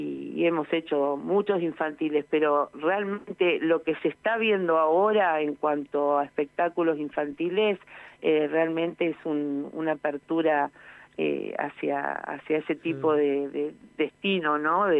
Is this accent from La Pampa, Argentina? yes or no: yes; La Pampa, Argentina; es que somos todos de la Pampa.